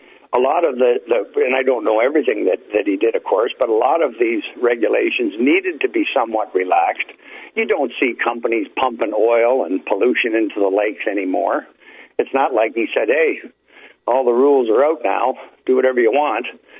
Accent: Hamilton, Ontario, Canada; My hometown, Hamilton, Ontario, had the two biggest steel company of Canada, DeFasco, Dominion Foundries and Steel.

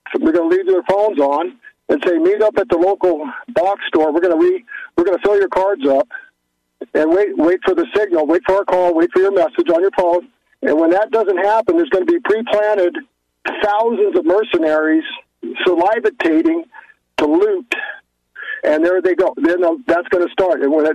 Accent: Fairbanks, Alaska, United States; Yeah, actually, I'm from Fairbanks, Alaska, but I'm down here on a working vacation.

